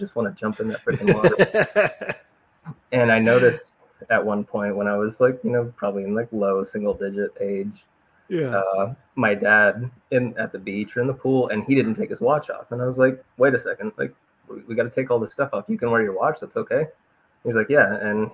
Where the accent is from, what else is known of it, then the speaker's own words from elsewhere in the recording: Florida, United States; So my dad, I grew up in Florida. Been in the Florida National Guard for going on 8 years now. Growing up in Florida, I was always like in the pool and at the beach